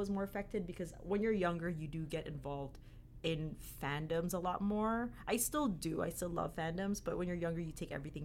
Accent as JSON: {"language": "English", "country": "Philippines", "tie": "born or raised there", "said": "I'm 100% Filipino that grew up and was born and raised in the Philippines."}